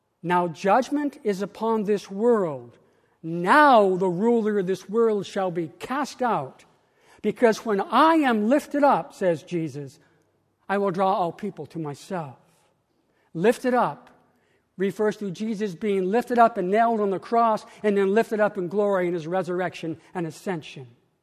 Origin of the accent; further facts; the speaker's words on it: Spokane, Washington, United States; 12 hours away in Spokane, Washington, my hometown, not far from our old dairy farm, my father died.